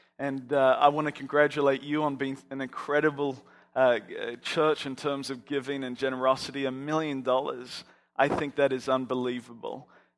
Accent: Australia; also born or lived in New Zealand; now in United States; Well, I'm originally from Australia. Actually, I was born in New Zealand, grew up in Australia, and I'm now in America.

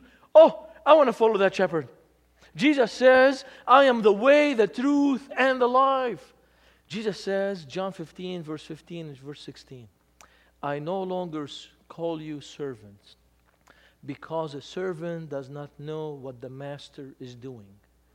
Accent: Beirut, Beirut Governorate, Lebanon; I grew up in Beirut, Lebanon. My dad is Lebanese. My mom is Syrian.

